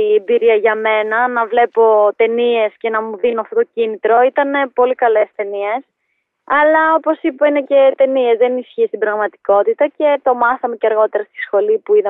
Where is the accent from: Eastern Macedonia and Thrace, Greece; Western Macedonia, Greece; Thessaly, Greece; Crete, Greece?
Thessaly, Greece; Verdikousia; Το χωριό μου λέγεται Βερδικούσια και συγκεκριμένα Αμπέλια και είναι ένα χωριό της Ελασσόνας κοντά στη Λάρισα.